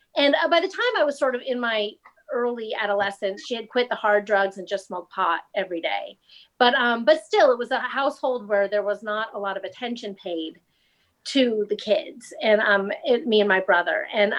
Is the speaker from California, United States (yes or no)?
yes; Lafayette, California, United States; I was born and raised in Contra Costa County. I'm totally a local kid, sort of done wrong, but I grew up in Lafayette.